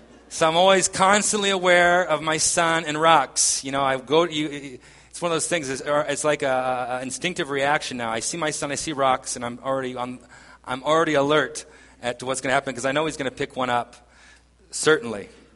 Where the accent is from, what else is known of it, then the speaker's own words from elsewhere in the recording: Italy; English is a second language; since I come from Italy, and having hope in Italian politicians is not even a temptation.